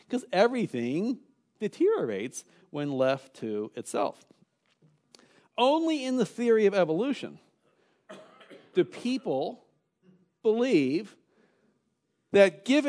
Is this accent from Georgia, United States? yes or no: no; Baltimore, Maryland, United States; born there; I was born in Baltimore, Maryland.